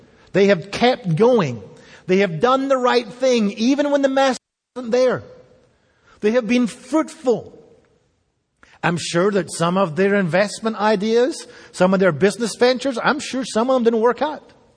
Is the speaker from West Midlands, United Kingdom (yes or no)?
no; Scotland, United Kingdom; When I grew up in Scotland and the United Kingdom